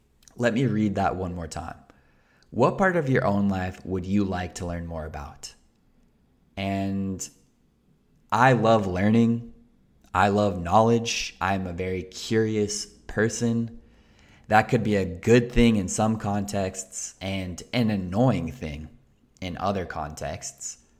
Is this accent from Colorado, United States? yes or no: yes; Colorado, United States; When you're born and raised in Colorado, you cannot say the same. I don't know where my great-great-grandparents were born.